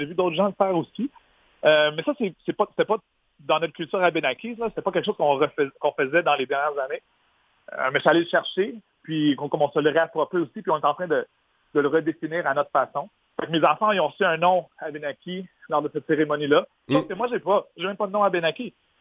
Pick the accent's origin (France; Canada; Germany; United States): Canada; Montréal, Quebec; moi, j'ai grandi à Montréal, puis mon côté comme Abenaki